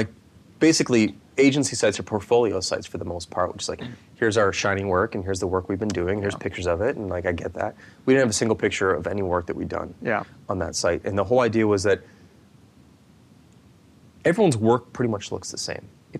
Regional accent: Midwest, United States; I'm a Midwesterner, so a small one is a big one for me, right?

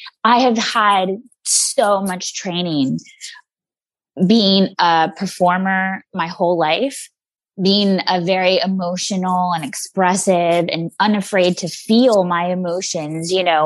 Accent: the South, United States; Definitely when I was younger, especially growing up in the South, I was really shamed by some of the men in my life

